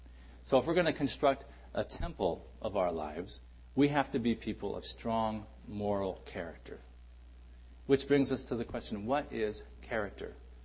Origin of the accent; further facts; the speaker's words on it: California, United States; And I'm from California, so hey.